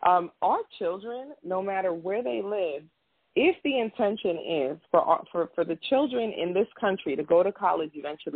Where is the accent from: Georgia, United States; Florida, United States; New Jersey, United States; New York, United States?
New York, United States; born there; also born or lived in Pennsylvania; I was born in New York, and I lived in the tri-state area for a while, but I went to Milton Hershey School for 6 years